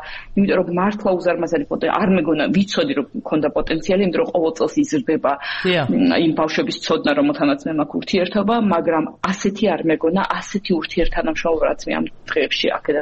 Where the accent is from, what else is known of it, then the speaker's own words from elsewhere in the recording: Sukhumi, Abkhazia, Georgia; მე სოხუმიდან ვარ, სოხუმში აშენებული